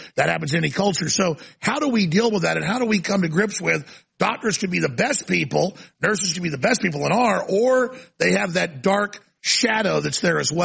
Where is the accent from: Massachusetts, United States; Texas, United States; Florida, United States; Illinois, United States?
Texas, United States; Dallas; when I was growing up in Dallas.